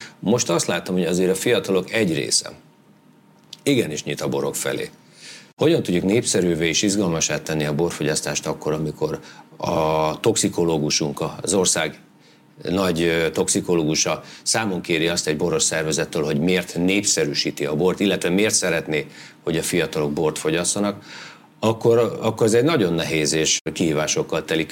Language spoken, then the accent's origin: Hungarian; Bács-Kiskun, Hungary; én vidéken nőttem fel, ott aztán tényleg nem volt ennek hagyománya. Ráadásul kunsági borvidék környékén, akkor ez még, akkor még az az arany háromszögbeli borvidéknek számított, a Kecel, Soltvadkert